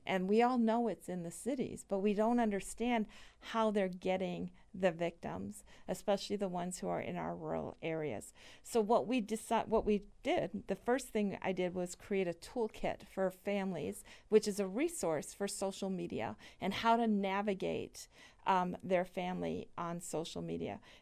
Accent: England, United Kingdom; Now, I'm originally from England. I have family all over the world in different areas.

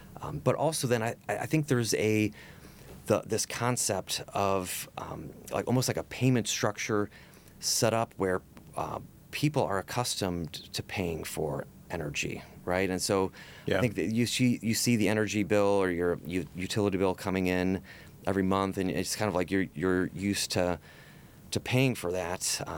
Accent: Chicago, Illinois, United States

